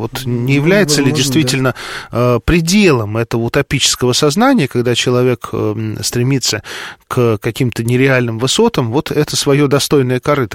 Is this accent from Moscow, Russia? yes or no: yes; Moscow, Russia; я рос в Москве.